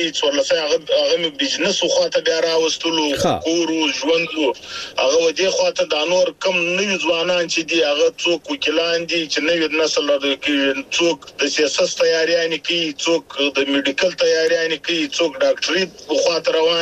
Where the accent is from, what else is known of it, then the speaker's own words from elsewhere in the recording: Zhob, Balochistan, Pakistan; زه د ژوب یم د ژوب پلانکی زیم